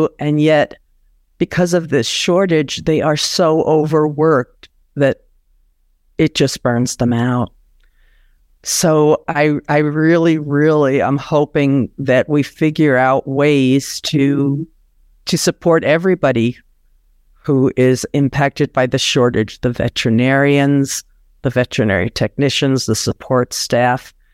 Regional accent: New York, United States; I can remember when I grew up in New York bringing home kittens and unfortunately even puppies.

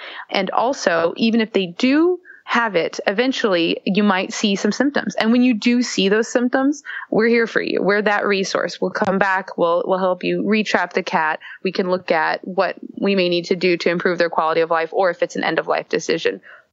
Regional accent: the South, United States; I'm from the South myself

